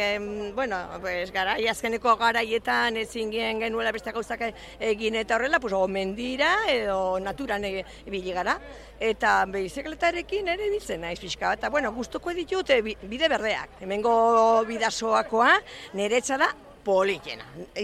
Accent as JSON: {"language": "Basque", "town": "Pamplona", "region": "Navarre", "country": "Spain", "said": "Bai, Iruñekoa naiz"}